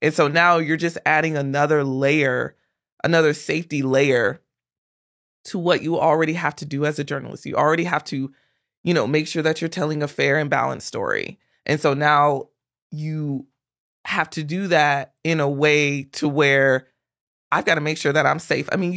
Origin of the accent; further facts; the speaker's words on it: Ocala, Florida, United States; I told you guys I'm from Ocala and I graduated high school in 2004 and I've only been back home to visit. And then my family and I just moved back to Ocala this year